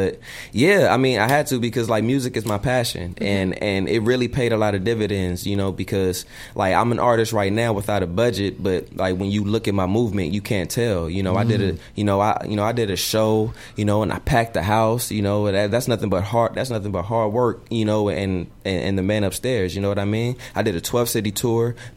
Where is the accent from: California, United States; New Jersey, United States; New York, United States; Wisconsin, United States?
California, United States; Like, cause I'm from South Central, you know, and everybody like has entertainment dreams.